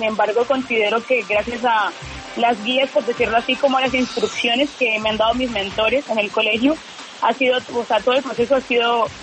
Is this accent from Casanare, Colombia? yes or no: yes; Yopal, Casanare, Colombia; soy de Yopal, Casanare.